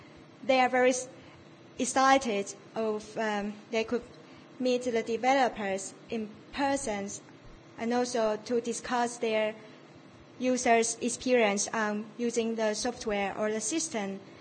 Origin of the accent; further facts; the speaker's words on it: Taiwan; now in York, United Kingdom; I'm from Taiwan.